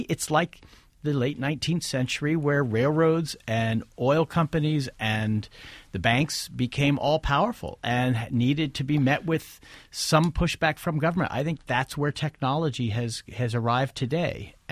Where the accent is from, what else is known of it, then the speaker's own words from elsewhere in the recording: California, United States; I grew up in Silicon Valley before it was called that, when it was just the Santa Clara Valley.